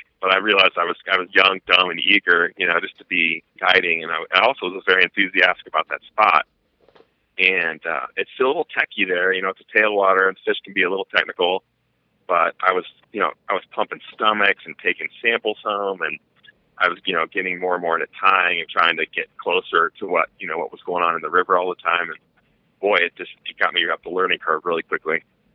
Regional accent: Ohio, United States; now in Denver, United States; And I grew up in the Midwest in Ohio, chasing species around there

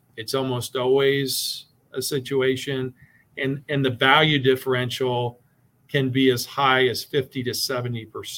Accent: Indiana, United States; In my home state in Indiana, you know, we reassess with trending every year.

